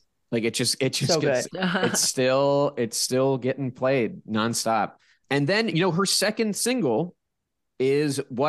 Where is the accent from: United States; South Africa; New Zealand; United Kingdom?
United States; Pittsburgh, Pennsylvania; Because I don't know if you know, I'm from Pittsburgh. So I know Donny.